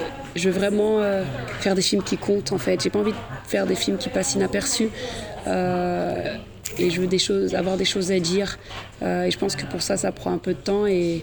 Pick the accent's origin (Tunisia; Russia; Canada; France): France; born there; Moi je suis franco-sénégalaise, je suis née en France